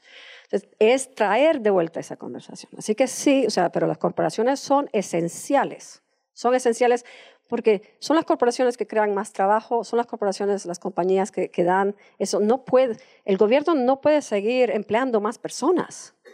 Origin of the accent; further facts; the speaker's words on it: United States; Spanish is a second language; Yo soy gringa, perdón, American.